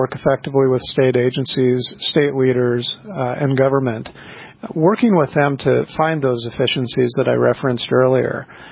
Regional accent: New York Mills, Minnesota, United States; also born or lived in Fargo; I grew up in New York Mills, Minnesota. I was born in Fargo and went to high school in Minnesota, in New York Mills, Minnesota, and then after high school went back and attended NDSU.

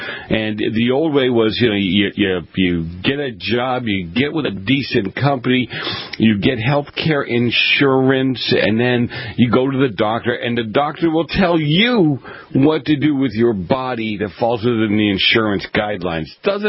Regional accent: Boston, Massachusetts, United States; I grew up in Boston. We kind of took care of each other

